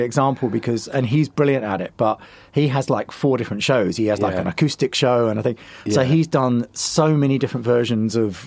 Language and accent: English; Southend, East of England, United Kingdom; I'm originally from Southend in Essex, so there's a couple of clubs there.